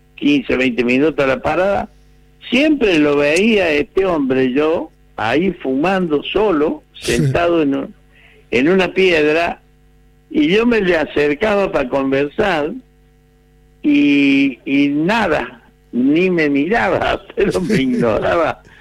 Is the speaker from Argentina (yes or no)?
yes; Córdoba, Argentina; also born or lived in Villa Dolores; yo soy nacido en Villa Dolores, sí. Y bueno, me voy a vivir a Córdoba porque mi viejo lo trasladan a los 5 años